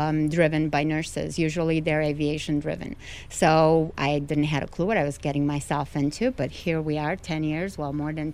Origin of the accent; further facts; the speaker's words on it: Romania; I am originally from Romania, and I always wanted to be a pilot.